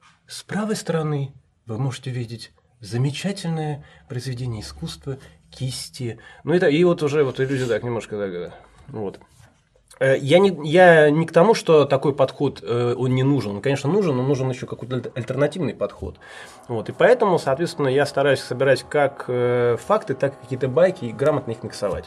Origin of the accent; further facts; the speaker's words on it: Saint Petersburg, Russia; also born or lived in Moscow; я родился и вырос в Ленинграде, Петербурге, а в Москве какое-то время жил.